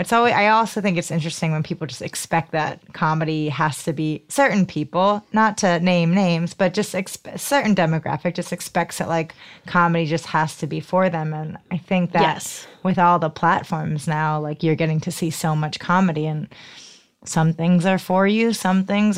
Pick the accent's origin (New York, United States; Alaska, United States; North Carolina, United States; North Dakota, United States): New York, United States; Thank you. I do identify as a New Yorker.